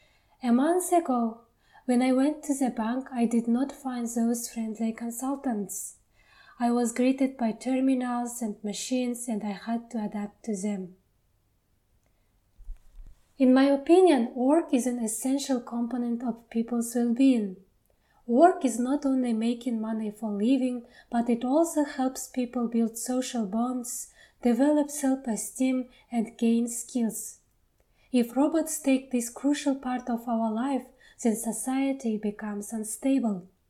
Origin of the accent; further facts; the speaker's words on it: Kazakhstan; in my hometown in distant Kazakhstan